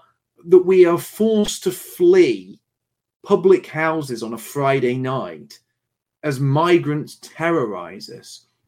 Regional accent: United Kingdom; a really horrible part of the British psyche that we call the stiff upper lip. This idea that we as British people should be spat at, mocked, humiliated, brutalized

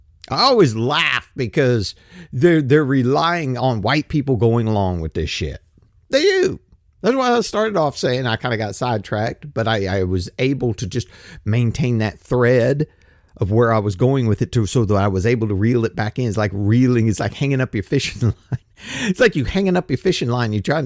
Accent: United States; I'm going to say dollars because I'm American, buddy. I'm American.

